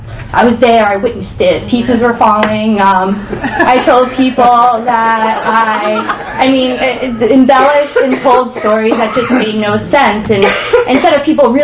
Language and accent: English; San Diego, California, United States; born there; I was born in San Diego, California, and my mom's from New Jersey, and my dad was from Virginia